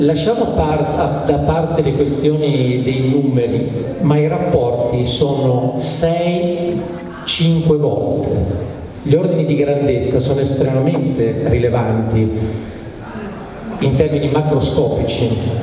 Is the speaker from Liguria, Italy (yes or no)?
yes; Liguria, Italy; Io sono ligure